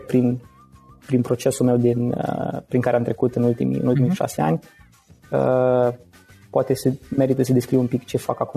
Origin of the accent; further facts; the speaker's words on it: Suceava, Suceava County, Romania; moved away as an adult; now in Cluj-Napoca, Romania; De origine sunt din Suceava. Am venit în Cluj acum aproximativ 6 ani odată cu înscrierea la facultate